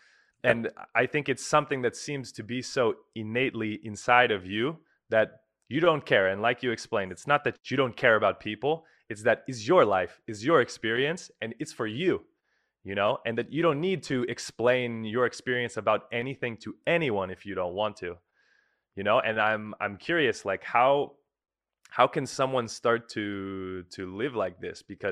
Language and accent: English; California, United States; I think growing up in California, my experience was there people, and okay, I also grew up in like a Christian home, you know, like with these values.